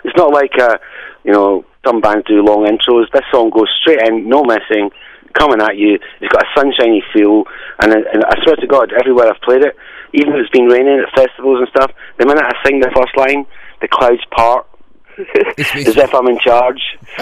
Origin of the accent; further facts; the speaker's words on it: Scotland, United Kingdom; because I'm a Scottish guy, as you can probably tell